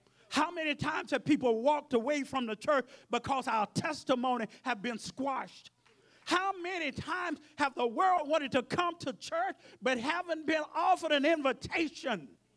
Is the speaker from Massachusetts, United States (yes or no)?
no; Dallas, Texas, United States; also born or lived in Sacramento, California; I came all the way from Dallas, Texas, went to Sacramento, California, went to Gina, and came here